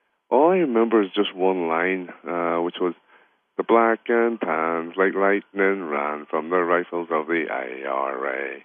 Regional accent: Northern Ireland, United Kingdom; Well, I'm from Northern Ireland

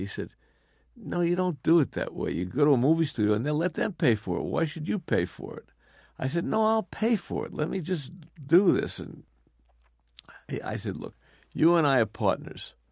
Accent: Bronx, New York, United States; also born or lived in Brooklyn; the people he grew up with, are the same people that I grew up with in the Bronx and in Brooklyn.

